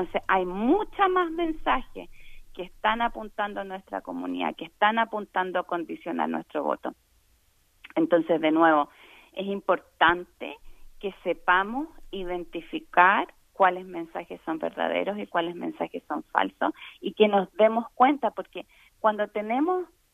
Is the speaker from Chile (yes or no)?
yes; Chile; a mí como latina, lo que más me molesta en particular, cuando tú estás todavía, tienes familia en tu país de origen, por ejemplo, en mi caso en Chile